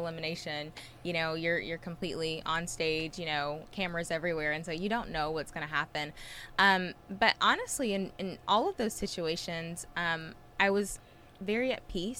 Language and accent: English; Columbus, Mississippi, United States; I'm from Columbus, Mississippi. I was 16 years old.